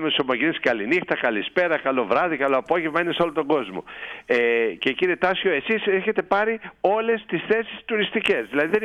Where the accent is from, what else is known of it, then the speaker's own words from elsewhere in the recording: Kefalonia, Ionian Islands, Greece; γιατί εγώ είμαι Κεφαλονίτης, ενώ εσείς δεν είσαστε